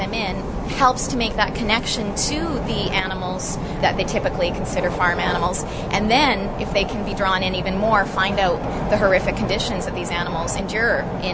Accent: Manitoba, Canada; But I'm a prairie girl. I come from Manitoba, grew up in farm country.

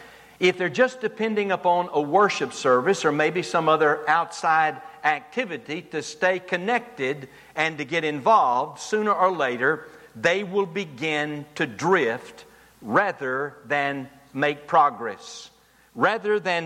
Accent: Texas, United States; accent: deep East Texas; Well, it's just good to be back in Texas, and even if this is a deep East Texas accent, you've not made fun of it

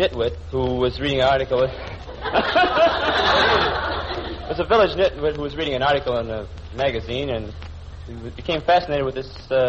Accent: Chicago, Illinois, United States; Hello. Chicago, Illinois.

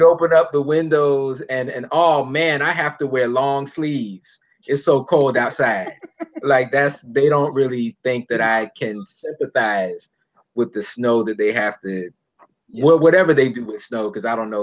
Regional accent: Fort Lauderdale, Florida, United States; also born or lived in Miami; I'm born and raised in South Florida. I was born in Miami, and it's only been a shift from I was living in Miami, then my family moved to Broward, you know, like Fort Lauderdale.

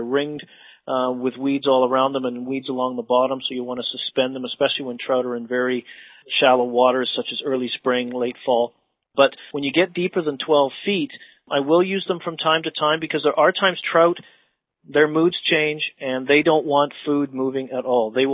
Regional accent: Nottingham, East Midlands, United Kingdom; My hometown, my home country.

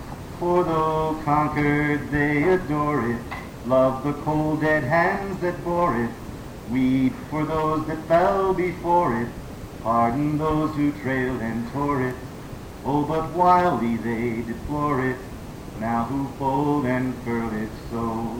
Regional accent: the South, United States

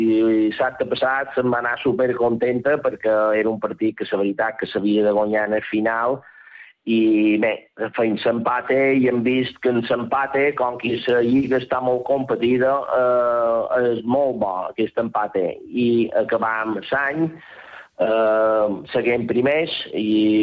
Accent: Balearic Islands, Spain; tots som de Mallorca, llevat d'Aitor Pons, que fa estona que està aquí, que és de Menorca, tots els altres som mallorquins.

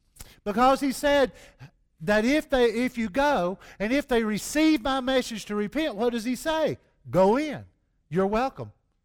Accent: the South, United States; accent: Southern; I guess maybe it's my southern accent. I'm judged as soon as I start talking anyway.

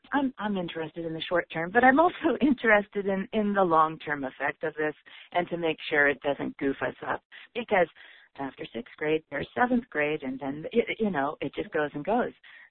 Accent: Seattle, Washington, United States; from Seattle, and I did this class last year also.

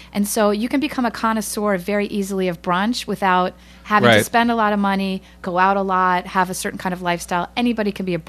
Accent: East Hartford, Connecticut, United States; where I grew up near East Hartford, Connecticut. We used to go to the Red Lobster

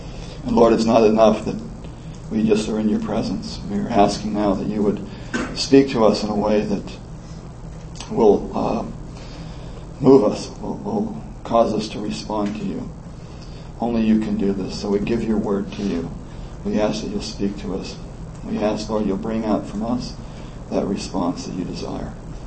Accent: California, United States; now in Richmond, United States; I'm originally from California, but I make my home now in the Richmond area of Virginia.

